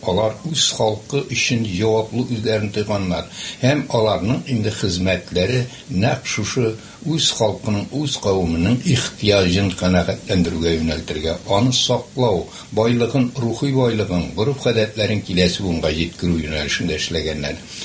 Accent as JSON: {"language": "Tatar", "town": "Kishevshat", "region": "Tatarstan", "country": "Russia", "tie": "born or raised there", "said": "Чөнки минем туган авылым хәзерге вакытта Зәй районына керә. Әйне заманда Сарманга да, һәм менә шушы паспортта туган районы Әлмәт дип язылган. Чөнки безнең авыл Әлмәткә дә кереп алган. Кишевшат авылы"}